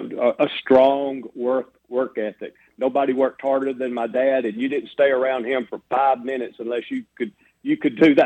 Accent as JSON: {"language": "English", "town": "Roanoke", "region": "Alabama", "country": "United States", "tie": "born or raised there", "said": "Yes, sir. I grew up in Roanoke."}